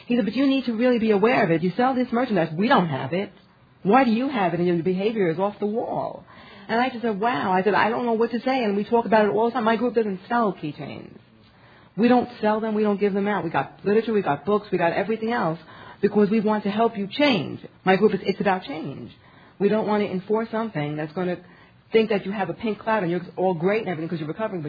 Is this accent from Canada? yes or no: no; New York, United States; I'm from New York. I'm an addict.